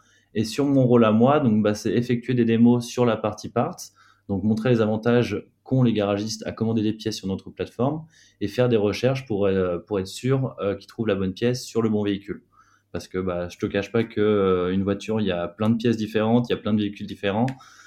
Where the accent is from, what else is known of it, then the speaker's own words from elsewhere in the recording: Tours, Centre-Val de Loire, France; now in Paris, France; donc j'ai 28 ans, je suis originaire de Tours et maintenant j'habite dans le petit quartier des Abbesses, donc je suis assez fier de mon quartier, je m'y sens super bien.